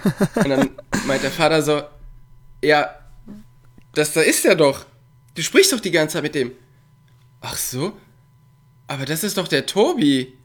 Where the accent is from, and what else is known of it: North Rhine-Westphalia, Germany